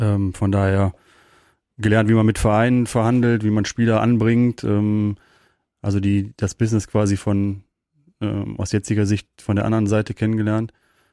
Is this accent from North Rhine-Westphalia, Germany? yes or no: yes; Cologne, North Rhine-Westphalia, Germany; ist meine Heimat aufgewachsen, also geboren, aufgewachsen, groß geworden und da hängt mein Herz dann schon auch am schönen Rheinland. Wobei ich dann sagen muss, es gibt ja noch Parallelen zur Steiermark, so von der Kultur, von den Menschen, deswegen gibt es da ein paar Parallelen, aber dann doch ein Kölner durch und durch